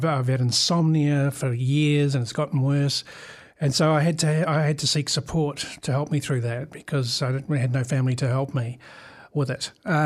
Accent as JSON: {"language": "English", "region": "Wellington", "country": "New Zealand", "tie": "born or raised there", "said": "I grew up in Miramar in Wellington, and I'm now living in Miramar. I work in Miramar. My parents live in Miramar."}